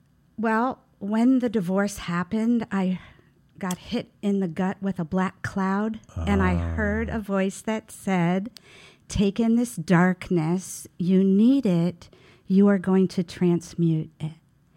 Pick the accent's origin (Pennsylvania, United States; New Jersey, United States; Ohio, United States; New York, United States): Ohio, United States; Youngstown; In a suburb of Youngstown, Ohio.